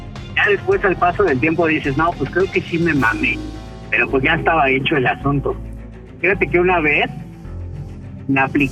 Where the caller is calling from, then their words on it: Apatlaco, Mexico City, Mexico; De Apatlaco, capital del mundo.